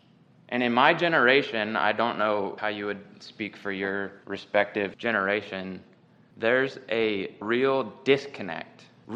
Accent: Ohio, United States; You know, I grew up in Northeast Ohio, and every time I go back to the land that I grew up on, there's a real meaningful experience that I encounter

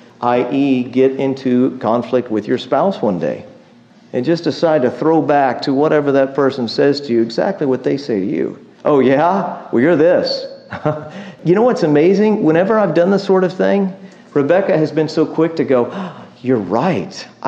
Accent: Texas, United States; I'm from Texas. I'm a straight shooter.

